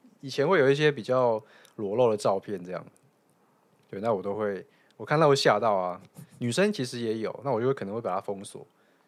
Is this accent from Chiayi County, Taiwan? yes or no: yes; Chiayi, Chiayi County, Taiwan; 我老家是嘉义人